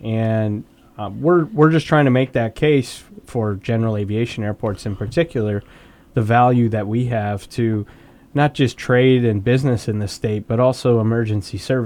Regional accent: South Dakota, United States; moved away; but I came here from South Dakota, don't you know, again.

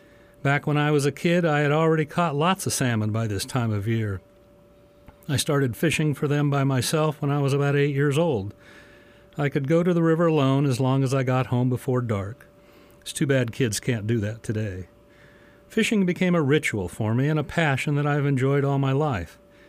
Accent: California, United States; Fall is a great time of year, but it's not quite the same as when I was a kid growing up in Humboldt County.

